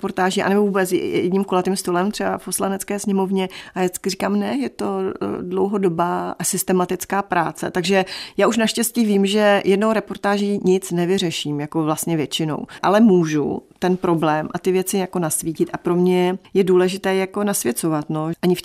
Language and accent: Czech; Moravian Wallachia, Czechia; a my to, já jsem z Valašska, my to tam tak máme.